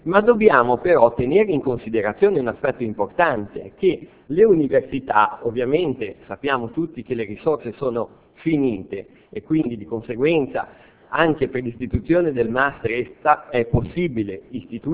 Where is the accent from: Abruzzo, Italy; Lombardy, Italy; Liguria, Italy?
Liguria, Italy; Genoa; A questo punto capite che sono prevenuto, dato che mi ha detto che sono genovese